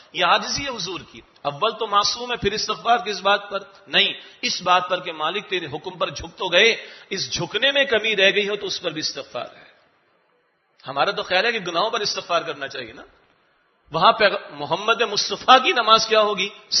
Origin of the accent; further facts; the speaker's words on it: Karachi, Sindh, Pakistan; میں کراچی سے تعلق رکھتا ہوں،